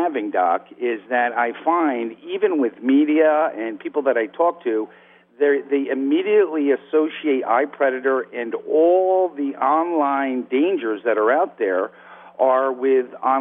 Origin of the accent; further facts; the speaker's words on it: New York, United States; I'm from the Hudson Valley, actually in Dutchess County, just south of Vassar College.